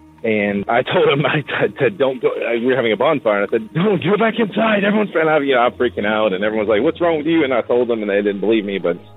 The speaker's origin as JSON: {"language": "English", "town": "Memphis", "region": "Tennessee", "country": "United States", "said": "I'm from Memphis, Tennessee"}